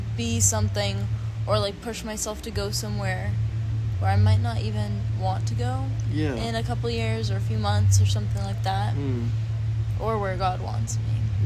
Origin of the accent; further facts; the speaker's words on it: California, United States; I'm from Southern California, and I'm a junior at High Point